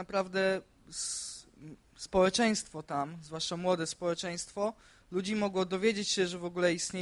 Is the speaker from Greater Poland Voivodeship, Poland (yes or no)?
no; Olesno, Opole Voivodeship, Poland; Problemem dla mnie i Kamili, naszego teamu, jest to, że my nie pochodzimy z Praszki, tylko z Olesna.